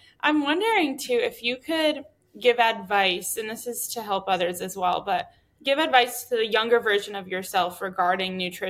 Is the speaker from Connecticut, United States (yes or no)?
yes; Connecticut, United States; I'm from Connecticut. So like, it's not something I'd really get in my suburb town of Connecticut, you know?